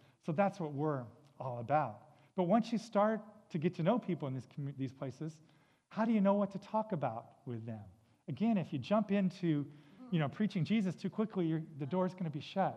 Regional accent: Los Angeles, California, United States; You know, I know, like Walt said, I live in Los Angeles, or I grew up in Los Angeles.

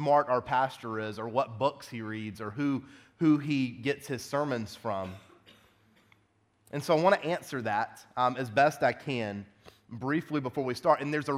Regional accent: South Carolina, United States; But I know I speak weird. I'm from South Carolina. I apologize.

